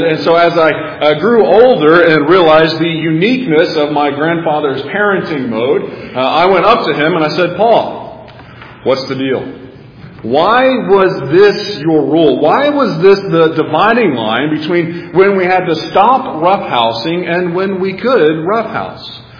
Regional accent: Texas, United States; Well, as many of you may know, I grew up in West Texas with two brothers.

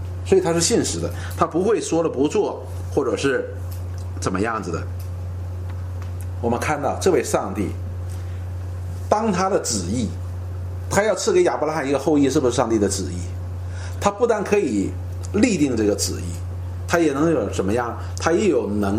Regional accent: China; 我们中国人是庆祝满月是吧？

